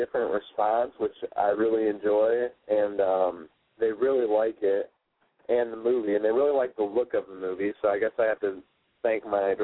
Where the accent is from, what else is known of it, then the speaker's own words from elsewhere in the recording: Holland, Michigan, United States; I'm from Holland, Michigan originally, and I went to school at Columbia College Chicago